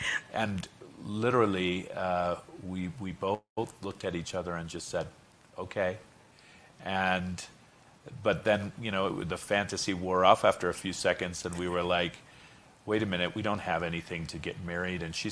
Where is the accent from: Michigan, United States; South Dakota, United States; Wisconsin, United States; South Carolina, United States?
Michigan, United States; Detroit; And I was from Michigan. I was from Detroit.